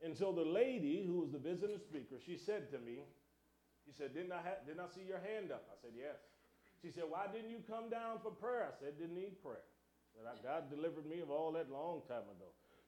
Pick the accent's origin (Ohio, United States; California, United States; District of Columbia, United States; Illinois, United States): Ohio, United States; Cleveland; Now myself, growing up in Cleveland, Ohio, all of my folks, though, from Alabama, from the South, but growing up in Cleveland, Ohio